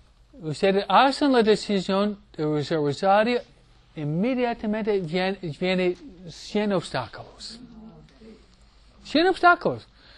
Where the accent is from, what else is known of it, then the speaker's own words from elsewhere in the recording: New York, United States; Si yo lo reza, 13 minutos, porque soy de Nueva York.